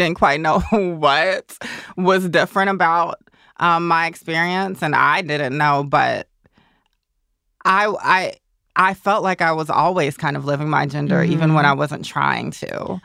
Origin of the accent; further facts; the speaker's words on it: Augusta, Georgia, United States; I did not grow up in New York or even Atlanta, for that matter. I grew up in Augusta, Georgia.